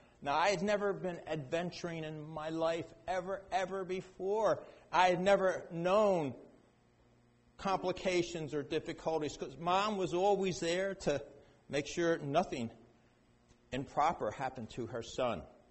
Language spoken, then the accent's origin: English; Philadelphia, Pennsylvania, United States; moved away as an adult; Yeah, I grew up in Philadelphia. So we went 3,000 miles to California.